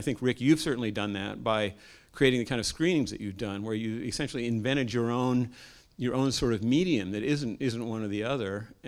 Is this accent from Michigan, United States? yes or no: no; Santa Cruz, California, United States; I'm from Santa Cruz too.